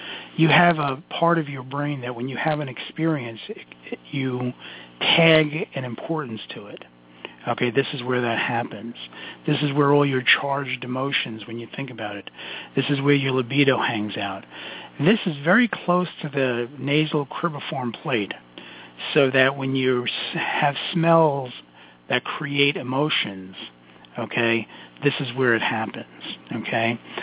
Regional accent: Brooklyn, New York, United States; accent: Brooklyn; Oh, my God, my Brooklyn accent just came out.

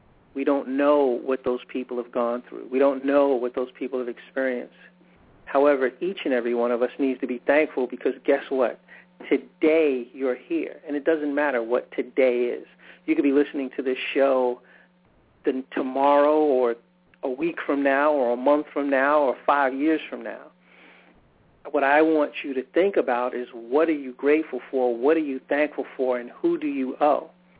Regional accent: New York, United States; We're originally from New York, so we're used to a lot of people and used to a lot of unusual things

